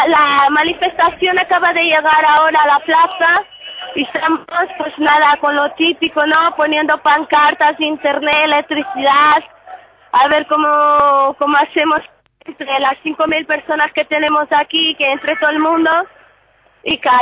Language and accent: Spanish; Portugal; Yo, de Portugal.